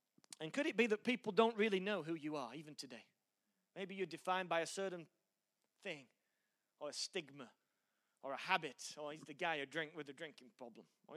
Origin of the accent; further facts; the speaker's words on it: Yorkshire and the Humber, United Kingdom; accent: Yorkshire American; in my incredible accent, which is so messed up, no one even knows where it's from. Some stupid Yorkshire American twang, whatever it is.